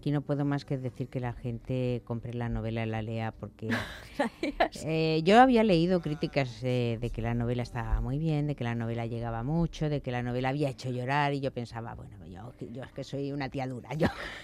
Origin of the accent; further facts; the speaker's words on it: Andalusia, Spain; accent: Andalusian; A mí me salen también pues expresiones en andaluz. Y mi acento muchas veces es andaluz